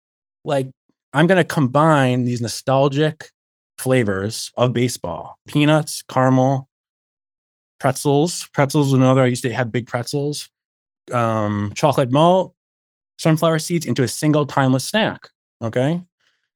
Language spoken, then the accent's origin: English; Illinois, United States; I grew up outside Chicago, north suburbs.